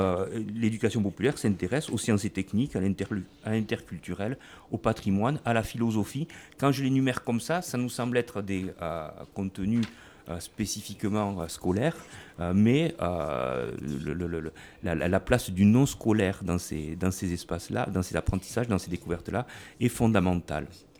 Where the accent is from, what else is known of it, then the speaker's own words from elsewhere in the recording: Nouvelle-Aquitaine, France; Comme je viens d'Aquitaine, je vais commencer par une citation d'un Aquitain aussi.